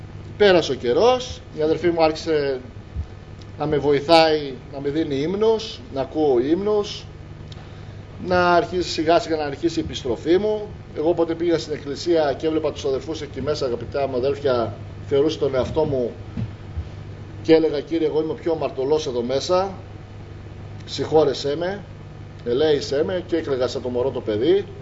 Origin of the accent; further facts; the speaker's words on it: Drama, Eastern Macedonia and Thrace, Greece; Με πήγε στον τόπο μου, στη δράμα.